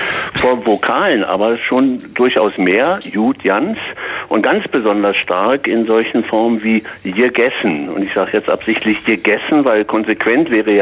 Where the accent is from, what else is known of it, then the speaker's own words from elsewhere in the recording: Berlin, Germany; Ja, ich bin ja selber Berliner